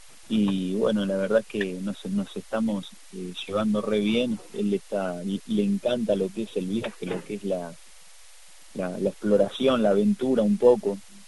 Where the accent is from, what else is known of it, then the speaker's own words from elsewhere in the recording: Avellaneda, Buenos Aires Province, Argentina; porque nosotros somos de Avellaneda, ¿viste?